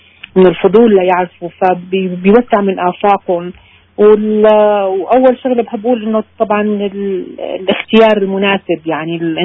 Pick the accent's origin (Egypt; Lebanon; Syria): Syria; أنا سورية